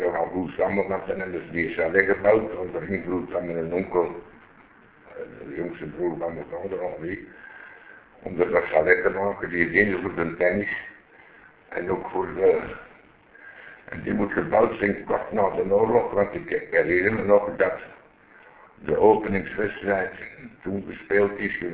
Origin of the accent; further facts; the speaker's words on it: Antwerp, Flanders, Belgium; born there; In Antwerpen.